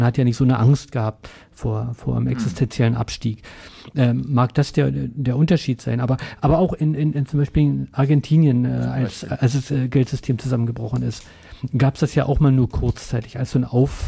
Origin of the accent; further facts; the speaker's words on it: Brandenburg an der Havel, Brandenburg, Germany; Da erinnere ich mich an meine Heimatstadt Brandenburg an der Havel.